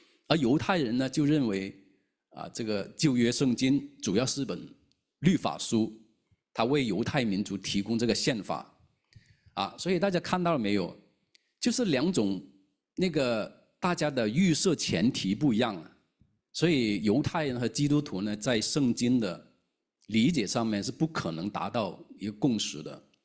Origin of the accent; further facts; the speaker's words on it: China; 这些事情把我们中国人都割裂成两个阵营了哈